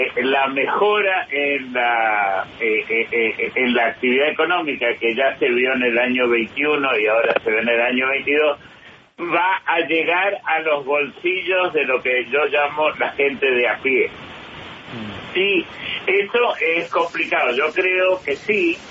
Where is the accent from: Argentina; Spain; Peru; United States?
Argentina; mi país de origen, la Argentina